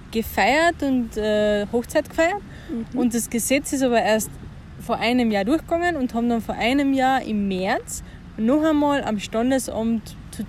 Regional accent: Carinthia, Austria; Nämlich Richtung Oberkärnten. In meine Heimat, wo ich ja geboren bin.

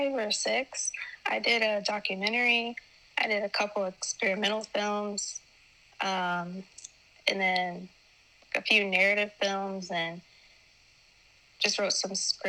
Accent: Tallahassee, Florida, United States; So born and raised in Florida. I was born in the capital, actually. 26 years old.

